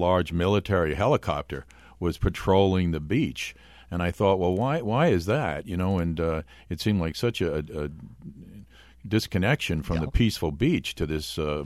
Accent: New York City, New York, United States; born there; yeah, I was born in New York City. I went to Fordham University

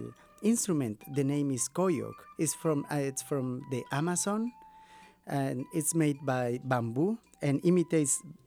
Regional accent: Bolivia; No. Yeah, I am from Bolivia. So it's so difficult to buy like these kind of instruments

